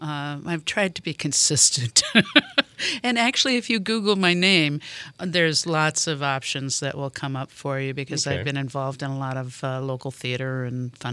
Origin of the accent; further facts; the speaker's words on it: Gary, Indiana, United States; I am born and raised in Gary and still live in Gary.